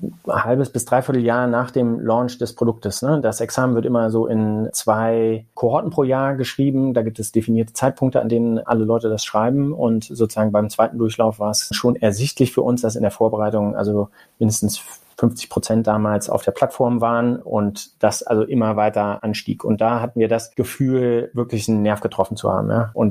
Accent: Braunschweig, Lower Saxony, Germany; born there; ich komme gebürtig aus Braunschweig, habe Medizin in Göttingen studiert

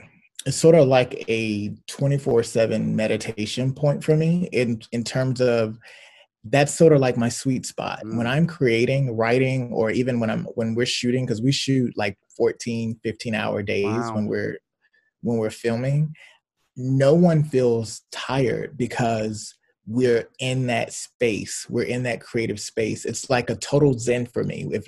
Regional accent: Chicago, Illinois, United States; born there; when we were in Chicago, because I was born in Chicago and then we moved, but I would always go back every summer.

